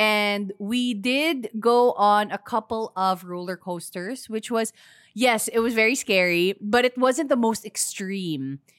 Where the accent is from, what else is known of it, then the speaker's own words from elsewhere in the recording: Philippines; So it's such an easy way to recommend, you know, what being Filipino is all about for me.